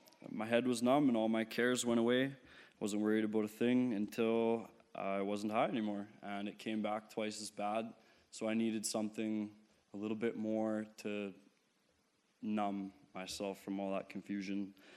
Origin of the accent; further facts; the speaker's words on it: Saskatoon, Saskatchewan, Canada; I'm 20 years old. I'm from Saskatoon, Saskatchewan.